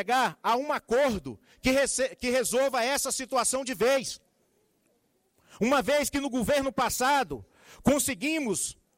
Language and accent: Portuguese; Planaltina, Federal District, Brazil; Eu fui nascido e criado em Planaltina